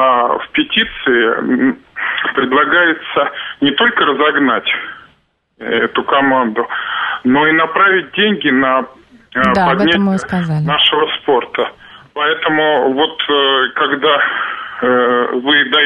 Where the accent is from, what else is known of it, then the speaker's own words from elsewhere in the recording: Moscow, Russia; я из Москвы.